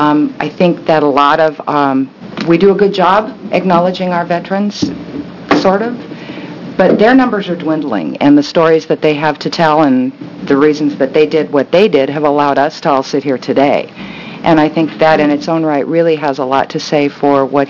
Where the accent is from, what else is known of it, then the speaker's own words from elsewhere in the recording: Gresham, Oregon, United States; I'm from Gresham.